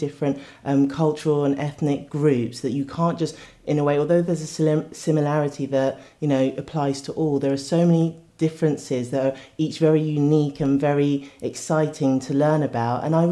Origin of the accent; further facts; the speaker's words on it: United Kingdom; I very much see myself as a daughter of Ghana, as a daughter of Africa, but also I'm very British as well.